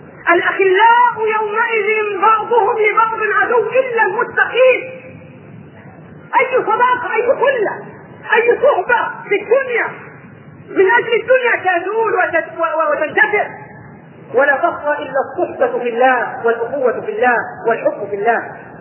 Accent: Upper Egypt, Egypt; كان زمان عندنا في الصعيد يعيش على حافه الصعايده

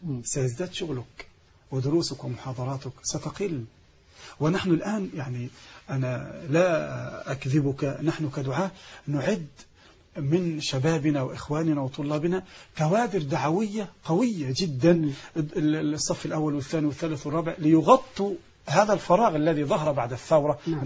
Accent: Egypt; لأن عندنا في مصر الناس تعودوا على شيء

